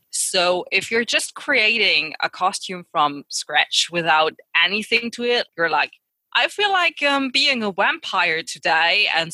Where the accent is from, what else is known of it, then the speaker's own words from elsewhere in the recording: North Rhine-Westphalia, Germany; From Germany, near Cologne.